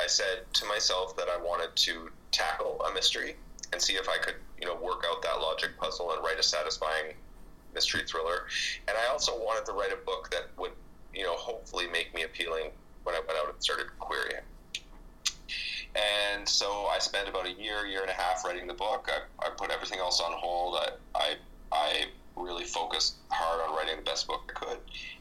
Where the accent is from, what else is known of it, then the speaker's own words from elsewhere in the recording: Nova Scotia, Canada; Well, I'm actually from Nova Scotia, which is very close to Maine.